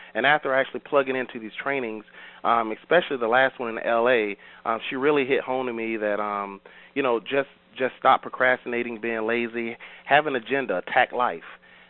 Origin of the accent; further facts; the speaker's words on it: Raleigh, North Carolina, United States; I'm from Raleigh, North Carolina.